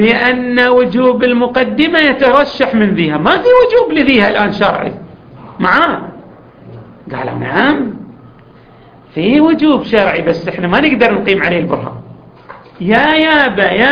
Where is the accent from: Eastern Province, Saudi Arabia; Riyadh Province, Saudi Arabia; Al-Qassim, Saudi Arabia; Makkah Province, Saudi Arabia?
Eastern Province, Saudi Arabia; accent: Hasawi; كما نعبر عنا بلهجتنا الحساوية